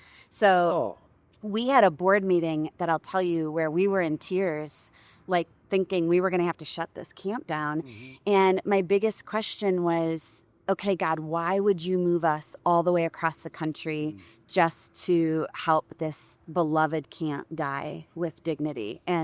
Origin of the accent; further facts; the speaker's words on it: Rockford, Illinois, United States; now in California, United States; born and raised in Rockford, Illinois.